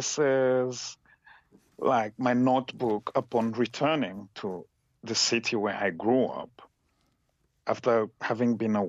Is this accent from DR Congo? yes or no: yes; Kisangani, Tshopo, DR Congo; while growing up in Zaire in the 80s, I never dreamt of being an artist, simply because in Kisangani, which was the third largest city in the country